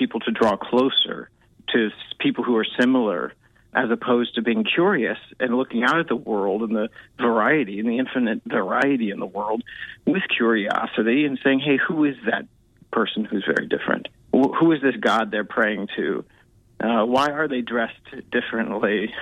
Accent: San Antonio, Texas, United States; also born or lived in Sacramento; So we moved when I was in a small child, really, to Texas. And so I grew up mostly in Texas, in San Antonio, right in the center of Texas.

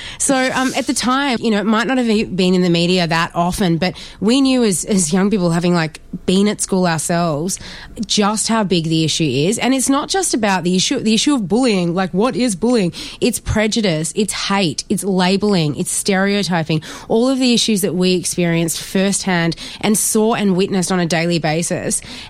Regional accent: Sandringham, Victoria, Australia; Grew up in Sandy, Sandringham. So I was a Bayside girl.

